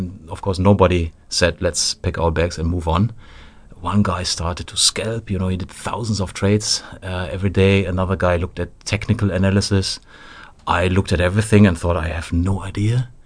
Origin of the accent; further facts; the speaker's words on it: Hemer, North Rhine-Westphalia, Germany; English is a second language; I started in a small town in Germany. So I grew up in Hemer, which is near Dortmund